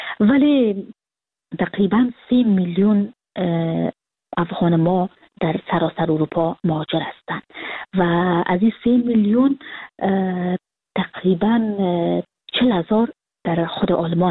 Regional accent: Kabul, Afghanistan; now in Frankfurt, Germany; من سال 2020 که فرداش 2021 بود کابل تر کردم و امون روز که سال نو تغییر میخورد من از ترکیه آمدم به فرانکفورت که یعنی 2021 بود

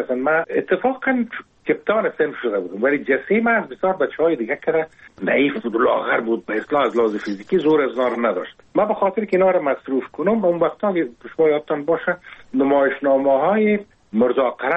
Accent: Kabul, Afghanistan; ما در کنار کابل نداری زندگی میکردیم،

